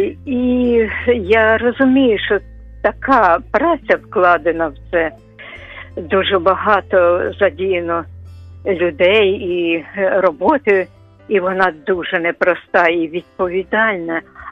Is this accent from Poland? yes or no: no; Russia; Ukrainian is a second language; бо я росіянка, і взагалі мій весь рід з Росії, глибокої такої глибинки.